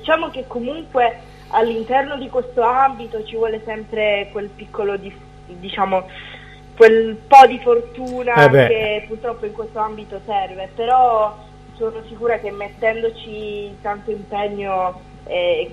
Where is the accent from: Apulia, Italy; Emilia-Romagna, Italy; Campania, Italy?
Apulia, Italy; qui in Puglia, perché io sono pugliese